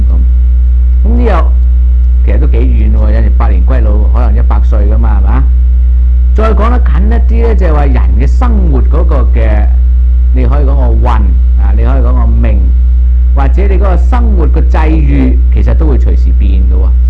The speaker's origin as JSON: {"language": "Cantonese", "country": "China", "said": "我們中國人計一年舊歷年的開始呢，以氣節計的"}